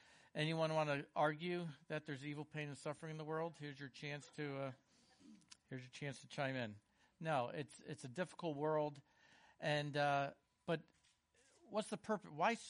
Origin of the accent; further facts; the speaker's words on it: Connecticut, United States; now in The Villages, United States; I'm from Connecticut, and we moved here, I guess, a little over four years ago, and live in the Villages.